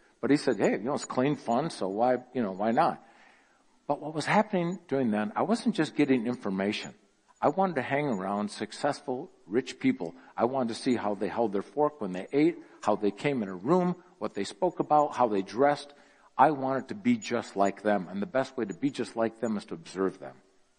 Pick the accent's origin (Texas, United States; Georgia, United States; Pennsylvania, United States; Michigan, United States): Michigan, United States; Grand Rapids; I was raised in Grand Rapids, Michigan, by the way. Conservative little town, wonderful town.